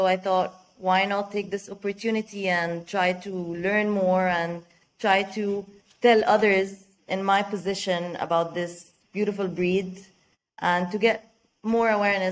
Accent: Egypt; now in Crete, Greece; I'm from Egypt. I live now on Crete in Greece.

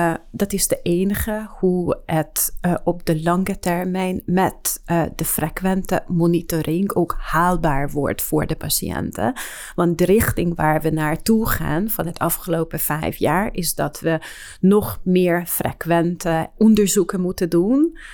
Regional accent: Hungary; now in Netherlands; ik werk in het Amsterdam UMC sinds 2017. Ik kom oorspronkelijk uit Hongarije.

